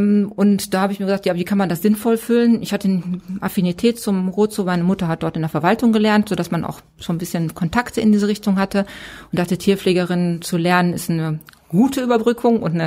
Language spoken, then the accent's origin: German; Gelsenkirchen, North Rhine-Westphalia, Germany; born there; Ich bin also gebürtige Gelsenkirchnerin, also schon auch aus dem Pott.